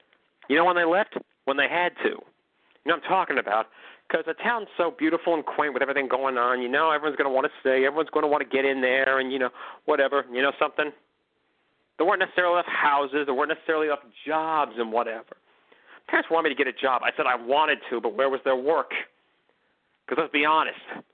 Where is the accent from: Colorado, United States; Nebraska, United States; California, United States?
California, United States; McKinleyville; But most of my life I spent in McKinleyville, California. That's my hometown.